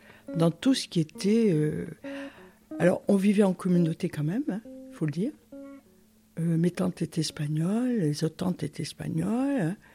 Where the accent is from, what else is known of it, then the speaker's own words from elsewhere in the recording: France; Je dis toujours, je suis française d'origine espagnole. Je me sens beaucoup plus française qu'espagnole, hein. Je le dis très sincèrement, parce que mon père nous a coupé de cette culture.